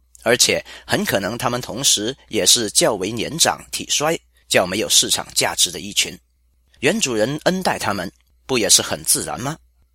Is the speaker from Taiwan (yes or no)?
no; Hong Kong; 我生于60年代的香港，是贫困的年代，但也是快乐进取的年代。